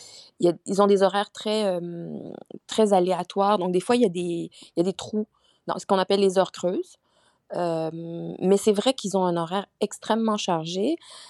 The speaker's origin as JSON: {"language": "French", "town": "Châteauguay", "region": "Quebec", "country": "Canada", "tie": "born or raised there", "said": "moi, je suis une Québécoise. Je suis née à Châteauguay et j'y ai grandi et vécu jusqu'à ma trentaine. Mais effectivement, mes parents viennent de Madagascar, mais ils ont immigré au Québec dans les années 70."}